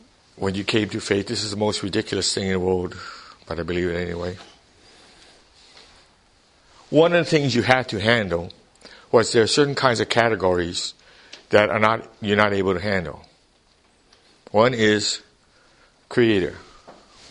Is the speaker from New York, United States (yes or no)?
no; Hawaii, United States; Before I became a Christian, growing up in Hawaii, as a nominal Buddhist, I believed there was a God.